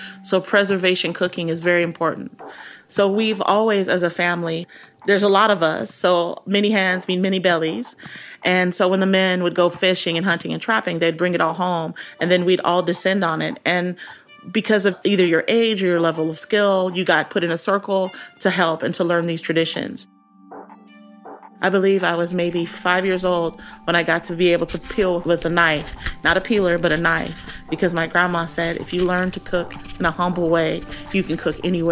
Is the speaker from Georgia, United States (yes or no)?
no; Louisiana, United States